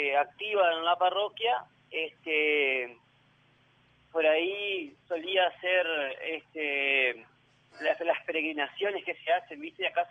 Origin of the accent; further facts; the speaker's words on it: San Salvador, El Salvador; born there; Bueno, yo nací en San Salvador.